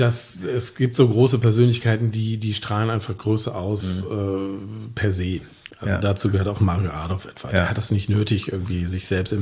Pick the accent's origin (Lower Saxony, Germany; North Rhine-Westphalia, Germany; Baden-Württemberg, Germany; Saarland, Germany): North Rhine-Westphalia, Germany; Moers; ich komme vom Niederrhein, aus Moers, aber das Ruhrgebiet ist nicht weit.